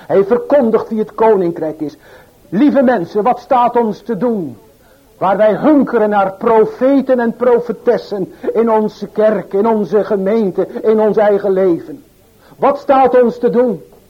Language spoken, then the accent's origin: Dutch; Ierseke, Zeeland, Netherlands; Ik kom zelf uit Ierseke